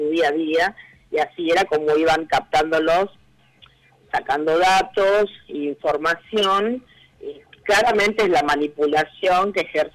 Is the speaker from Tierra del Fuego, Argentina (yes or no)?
no; Buenos Aires, Argentina; Rosa es de Río Negro, yo soy acá de Buenos Aires